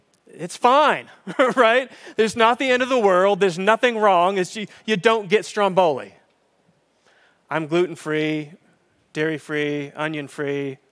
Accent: Massachusetts, United States; I'm originally from Massachusetts, go Sox.

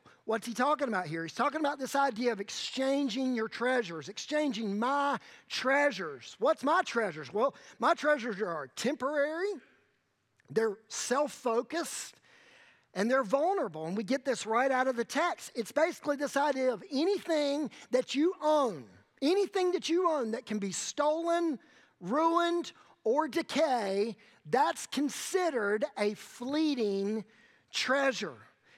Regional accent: United States; because we grew up in America, because we grew up in the will of the people, we have a really skewed view of God's kingdom versus my kingdom.

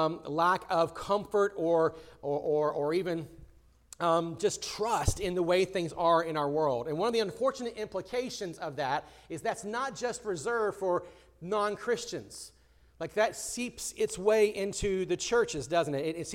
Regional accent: United States; because I'm American.

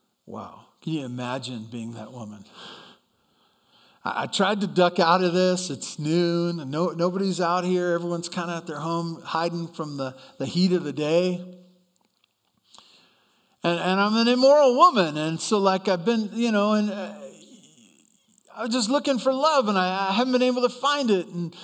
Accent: Santa Barbara, California, United States; But I grew up in Santa Barbara, and at the time we lived on a small avocado orchard, and we had to have a well.

